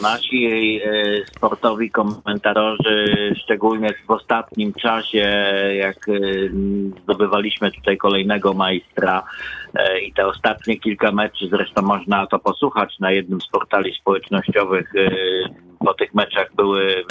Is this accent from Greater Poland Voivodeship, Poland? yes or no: yes; Poznań, Greater Poland Voivodeship, Poland; nie będzie wiedzieć, że jesteśmy z Poznania, czy z metropolii Poznań, czy z Wielkopolski, to ona pozna, że jesteśmy z Wielkopolski.